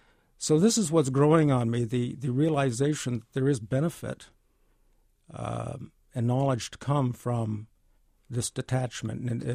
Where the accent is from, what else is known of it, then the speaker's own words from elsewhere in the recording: Michigan, United States; Well, I grew up in Michigan.